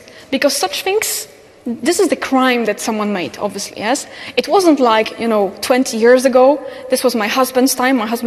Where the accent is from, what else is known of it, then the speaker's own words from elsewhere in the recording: Poland; As you probably know, as I said, I'm from Poland.